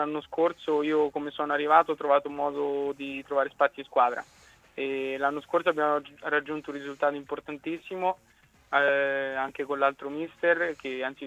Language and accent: Italian; Castelfidardo, Marche, Italy; Sì, io sono di Castelfidardo.